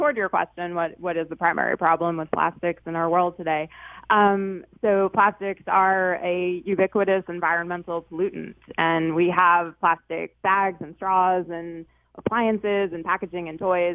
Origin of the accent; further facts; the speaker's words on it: United States; Actually, right outside New York City.